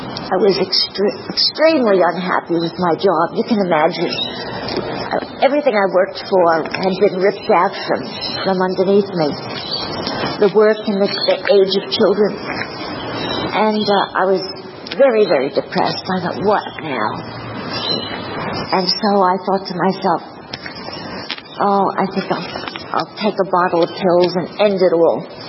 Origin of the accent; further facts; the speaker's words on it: United States; After a while, you hear I'm from the United States. I was born and raised as a young adult.